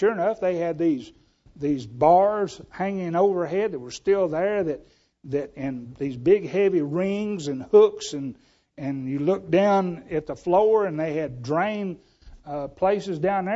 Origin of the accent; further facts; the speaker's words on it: Alabama, United States; now in Ennis, United States; Funny story, when Harriet and I first moved to Ennis, I was from Alabama. I don't think we even embalmed them there.